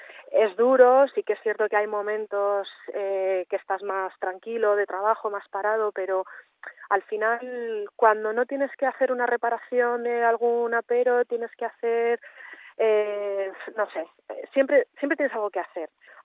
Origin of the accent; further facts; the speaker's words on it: Madrid, Community of Madrid, Spain; now in Zazuar, Spain; Pues mira, en nuestro caso, a lo mejor te resulta curioso, pero yo soy de Madrid.